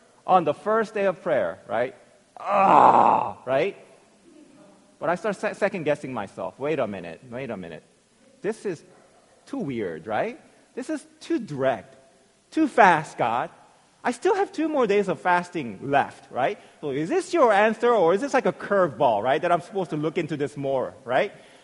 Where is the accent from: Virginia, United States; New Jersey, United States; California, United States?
Virginia, United States; So I told you that I came from Virginia, and I had been a youth pastor at one church for more than 10 years